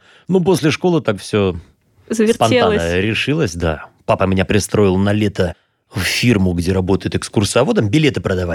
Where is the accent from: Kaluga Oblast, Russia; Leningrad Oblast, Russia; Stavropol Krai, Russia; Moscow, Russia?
Stavropol Krai, Russia; Kislovodsk; born there; Это было на Кавказе. Я родился в Кисловодске.